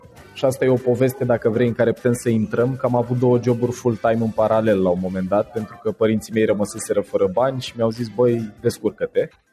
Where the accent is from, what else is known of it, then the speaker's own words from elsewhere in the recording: Ploiești, Prahova, Romania; în Ploiești, de unde sunt eu